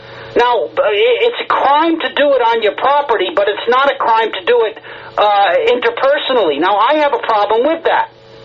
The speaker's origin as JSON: {"language": "English", "region": "Massachusetts", "country": "United States", "said": "And I'm from Massachusetts, so I know what they've done there."}